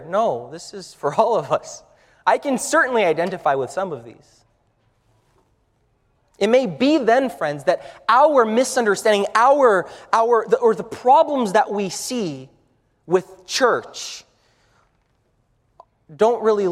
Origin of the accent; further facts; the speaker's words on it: Brazil; also born or lived in Germany; I'm from Brazil, all right? So we like soccer.